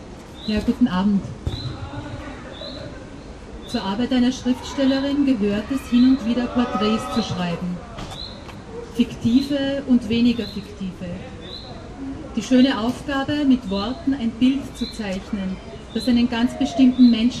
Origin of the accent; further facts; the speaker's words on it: Salzburg, Austria; der zweite meine Heimatstadt Salzburg